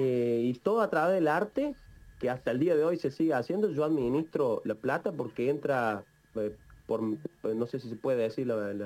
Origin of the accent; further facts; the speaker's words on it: Córdoba, Argentina; moved away; Entonces yo salí de Córdoba, estuve un poquito en Buenos Aires y después me vine para acá con la idea de expandirme y poder llegar a pintar en Barcelona.